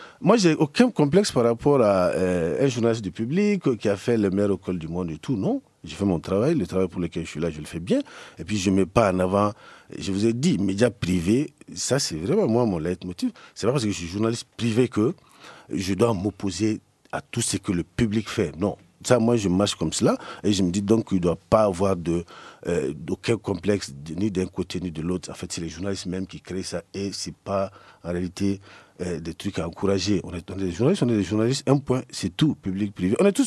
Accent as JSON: {"language": "French", "country": "Mali", "said": "on est malien, on est malien avant d'être journaliste, on est des patriotes."}